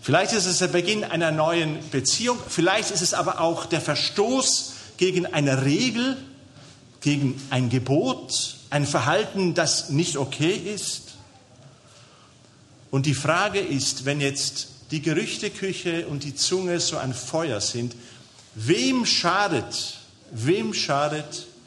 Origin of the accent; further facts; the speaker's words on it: Spain; Ich bin in Spanien aufgewachsen.